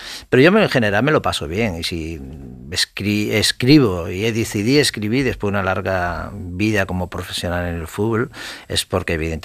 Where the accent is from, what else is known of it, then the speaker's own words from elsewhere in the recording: La Palma del Condado, Andalusia, Spain; born there; Sí, bueno, yo nací muy cerca de Huelva, en un pueblo, La Palma del Condado